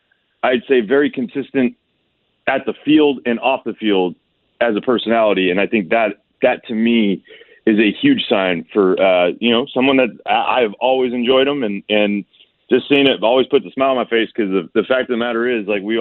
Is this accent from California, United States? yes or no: yes; California, United States; Bro, I am from California.